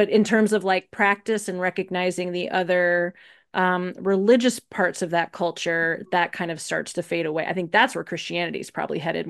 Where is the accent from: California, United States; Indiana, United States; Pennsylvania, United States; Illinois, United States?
Illinois, United States; Evanston; And there's that phrase too, like that I heard a lot growing up in Evanston